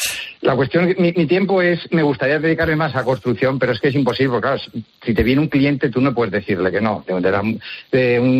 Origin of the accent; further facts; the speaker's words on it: Salamanca, Castile and León, Spain; now in Valencia, Spain; no soy valenciano, soy salmantino.